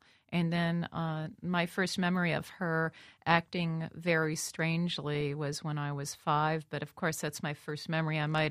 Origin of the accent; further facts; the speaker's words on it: Cleveland, Ohio, United States; I started searching for paintings online that I remembered from the Cleveland Museum of Art, where we grew up in Cleveland.